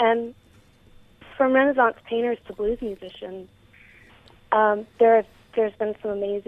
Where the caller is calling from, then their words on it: Shepherdstown, West Virginia, United States; Hey, actually, I am from Shepherdstown, West Virginia.